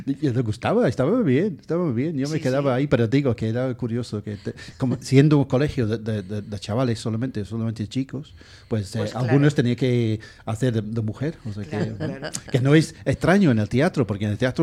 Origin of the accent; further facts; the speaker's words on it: Manchester, North West England, United Kingdom; Spanish is a second language; la única actuación que he hecho yo en mi vida, que era en secundaria, en mi pueblo de Manchester